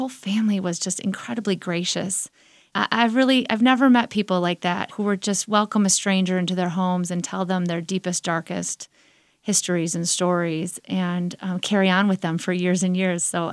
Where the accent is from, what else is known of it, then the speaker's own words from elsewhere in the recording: the South, United States; And growing up in the Jim Crow South, you know, black women weren't even considered ladies.